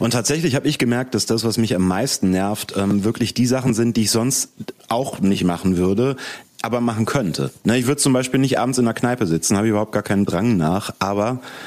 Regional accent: Eifel, Germany; Also, ne, ich bin in der Eifel aufgewachsen.

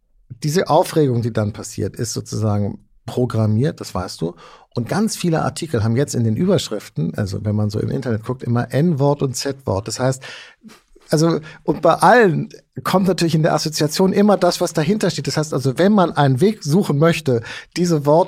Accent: Hamburg, Germany; Ich komme aus Hamburg, große Reeperbahn

